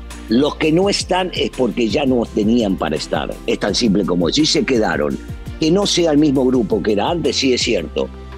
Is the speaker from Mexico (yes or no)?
no; Argentina; en mi país, y hablo en la Argentina, cuando llegás